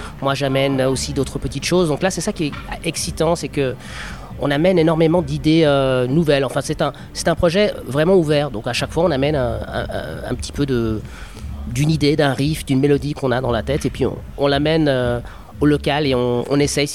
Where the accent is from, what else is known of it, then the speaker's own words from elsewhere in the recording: Eritrea; Donc moi, je suis originaire d'Érythrée